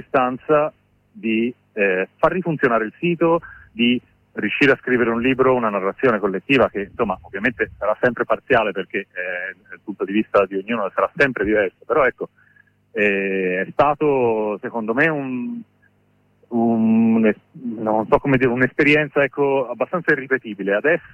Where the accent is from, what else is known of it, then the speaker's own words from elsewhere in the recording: Florence, Tuscany, Italy; almeno io sono di Firenze, nella mia città, un pacco di compagni